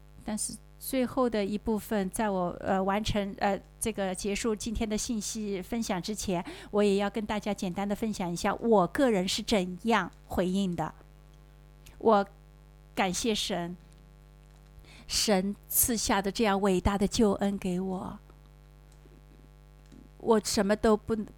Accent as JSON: {"language": "Chinese", "country": "China", "said": "我是一个中国人"}